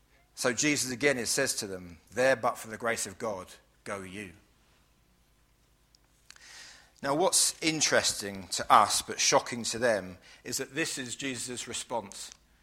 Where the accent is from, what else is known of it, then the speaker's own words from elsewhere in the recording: United Kingdom; born there; I was born in Britain.